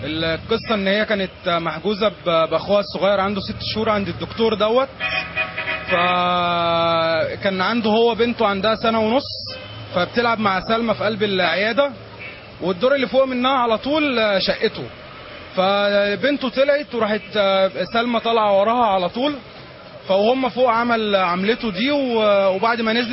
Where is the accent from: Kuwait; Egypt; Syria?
Egypt; احنا كلنا مصريين سواء مسيحي مسلم، فاحنا كلنا مصريين